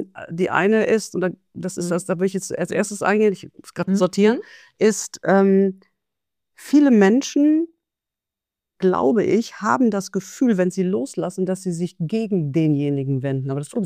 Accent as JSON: {"language": "German", "town": "Cologne", "region": "North Rhine-Westphalia", "country": "Germany", "tie": "born or raised there", "said": "ich bin in Köln groß geworden, die Türken waren meine besten Freunde."}